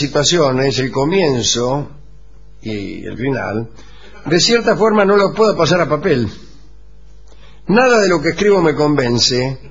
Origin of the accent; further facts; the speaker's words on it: Corrientes, Argentina; soy de Corrientes.